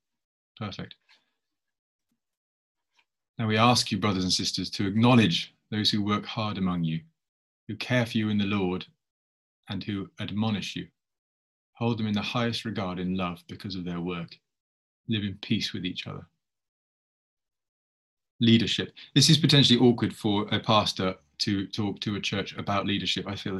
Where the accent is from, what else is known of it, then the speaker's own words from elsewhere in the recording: Witney, South East England, United Kingdom; I grew up in Whitney in West Oxfordshire, which is not too far from you guys, is it?